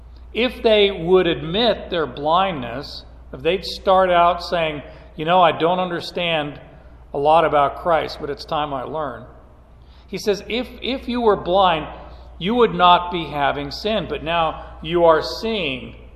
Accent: Phoenix, Arizona, United States; I grew up in northern Phoenix. It wasn't even really part of the city limits. It was a farm, 15 miles from downtown Phoenix.

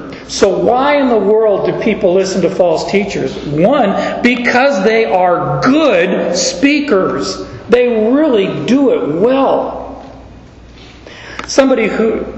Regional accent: Phoenix, Arizona, United States; I was raised in Arizona, so in Phoenix I didn't have to worry about snow, and neither did we have to worry about an ocean.

